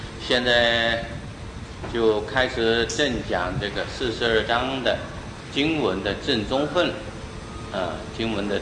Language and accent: Chinese; China; 尽量要使它能够适合我们中国人的口味，要配合我们中国的文法的习惯